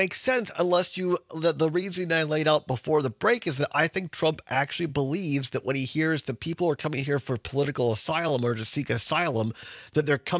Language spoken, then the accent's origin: English; Kentucky, United States; don't forget about the awesome Andy Beshear of my home state of Kentucky. Great Kentucky bourbon, by the way, in Kentucky.